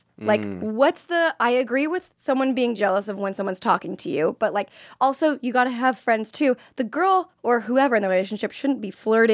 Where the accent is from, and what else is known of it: Florida, United States